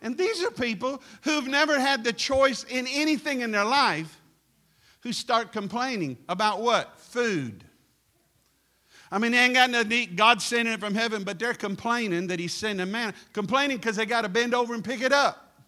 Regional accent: Cleveland, Ohio, United States; You can tell I'm from Cleveland, brother.

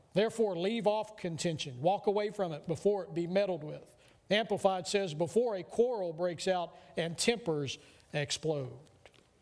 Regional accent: Texas, United States; I am proud to be Texan. And every chance I get, I let everybody know I'm from Texas, that big things come from Texas, that we do it better in Texas.

